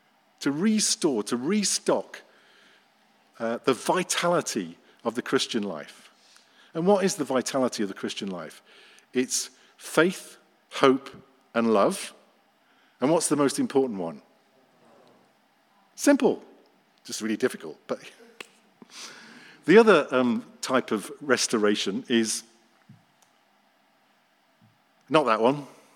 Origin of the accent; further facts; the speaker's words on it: England, United Kingdom; because I am English after all.